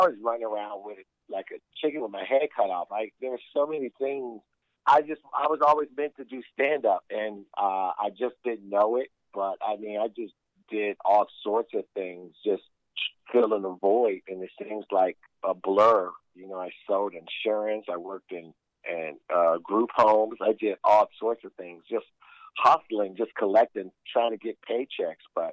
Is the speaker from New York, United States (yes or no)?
no; Chicago, Illinois, United States; Yeah, born and raised in Chicago.